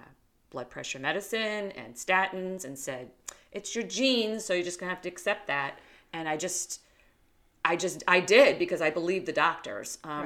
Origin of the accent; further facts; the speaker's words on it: New York, United States; accent: East Coast; Well, as you could probably tell from a little bit of my accent, I am originally from the East Coast. I'm from New York. That's where I was born and raised there.